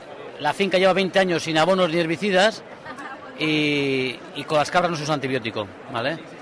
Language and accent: Spanish; Basque Country, Spain; born there; now in Menorca, Spain; como soy de padres pastores, que mis padres son de Extremadura, yo nací en el País Vasco, pero mis padres eran extremeños de origen, y eran pastores mis padres y mis abuelos y todo.